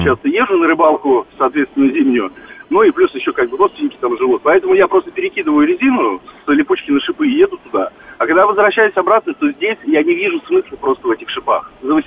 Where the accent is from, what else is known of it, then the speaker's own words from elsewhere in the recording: Kudymkar, Perm Krai, Russia; now in Moscow, Russia; я сам с Урала сам тоже, но живу сейчас в Москве